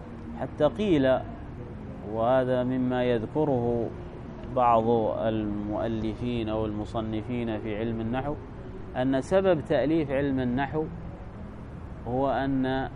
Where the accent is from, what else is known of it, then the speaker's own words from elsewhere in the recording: Dhofar, Oman; accent: Shehri; أنا أتكلم باللهجة الشحرية، أتكلم يعني ولا أخطأ